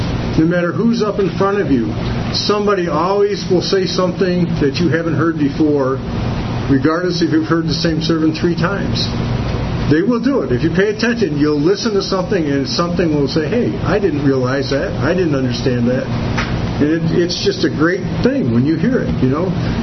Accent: Detroit, Michigan, United States; Now, I came from Detroit.

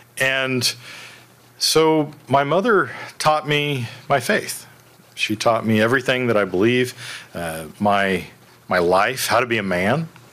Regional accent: Texas, United States; And I was a kid growing up in East Texas.

